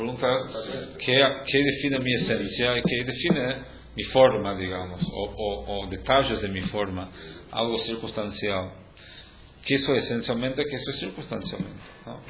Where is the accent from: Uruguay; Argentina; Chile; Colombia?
Uruguay; fui criado aquí. Soy un judío con características uruguayas, no soy uruguayo con características judías.